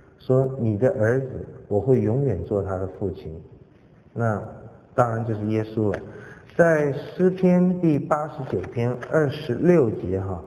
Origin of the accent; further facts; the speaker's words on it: China; 哎，我们中国人讲家谱哈，这个西方人呢不太讲家谱哈。